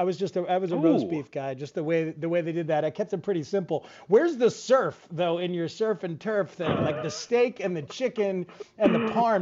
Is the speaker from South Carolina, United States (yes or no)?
no; Lawrenceville, New Jersey, United States; Because I grew up nearby in Lawrenceville.